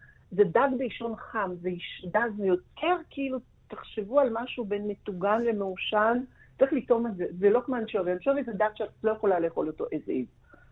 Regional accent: Riga, Latvia; אני באה מריגה שזה אזור יחסית ישיר ומבוסס

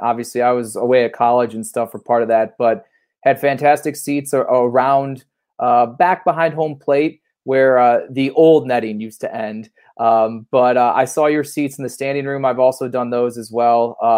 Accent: Cleveland, Ohio, United States; And I will admit, even though born and raised in Cleveland, I've never been to it.

